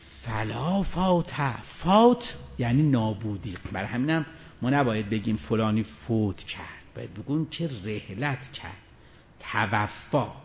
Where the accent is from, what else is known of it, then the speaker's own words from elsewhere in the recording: Isfahan, Iran; نه خودم که اصفهانیم، نه خودم که تو اصفهان مثلا مشهورم